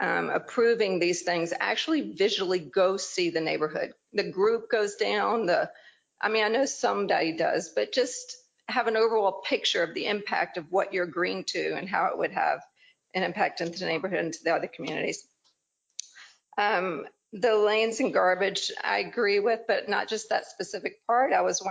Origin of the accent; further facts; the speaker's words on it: Savannah, Georgia, United States; I grew up in Savannah